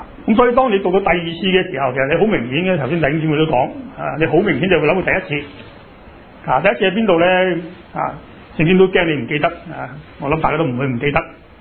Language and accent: Cantonese; China; 即系我哋中国人啦